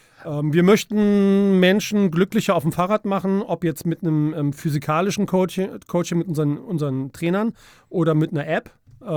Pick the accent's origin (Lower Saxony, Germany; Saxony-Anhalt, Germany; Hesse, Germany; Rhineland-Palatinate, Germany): Rhineland-Palatinate, Germany; Prüm; born there; also born or lived in Munich; now in Eifel, Germany; Ich bin gebürtiger Eifelaner, Prüm.